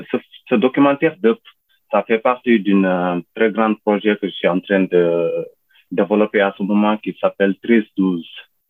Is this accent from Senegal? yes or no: yes; Senegal; moved away as an adult; now in Australia; Oui, en 2004, je suis arrivé en Australie pour terminer mes études